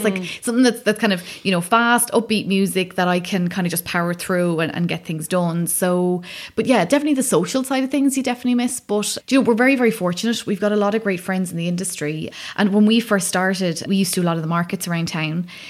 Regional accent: Wicklow, Leinster, Ireland; Because we're both from Wicklow.

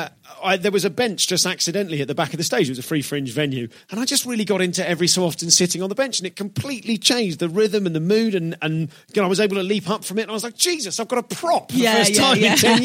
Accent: Leamington Spa, West Midlands, United Kingdom; I am from Leamington Spa.

